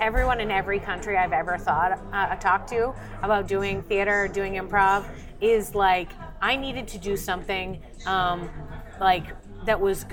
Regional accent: Boston, Massachusetts, United States; now in Austin, United States; I'm from Boston. I live in Austin, Texas. These are not close.

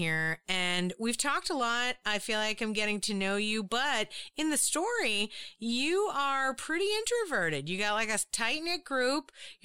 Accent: Boston, Massachusetts, United States; now in New York City, United States; but I came from Boston, and now I live, and after college, I went straight to New York City.

